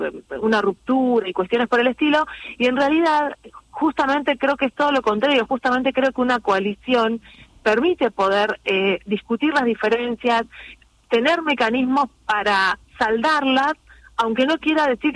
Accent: Argentina; nosotros como Argentina, como país

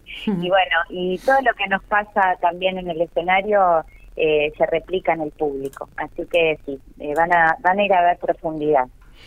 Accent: El Bolsón, Río Negro, Argentina; Yo me crié acá, en el Bolsón, he estudiado teatro con Edgar Puerto, con la Tata Molinera

